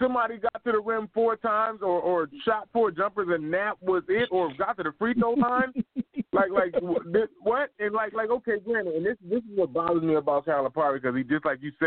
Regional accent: Iowa, United States; I'm from Iowa and I eat corn and drink milk every day.

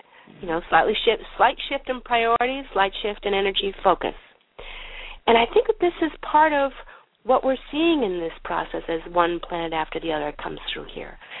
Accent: New Mexico, United States; I'm thinking of my home state of New Mexico right now, which has fires in every corner.

